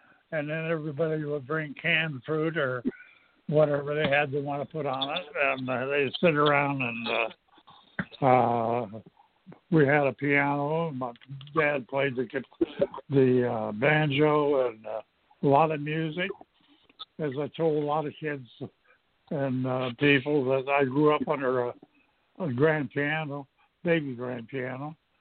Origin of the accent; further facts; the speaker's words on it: Detroit, Michigan, United States; I grew up in Detroit, Michigan at that period.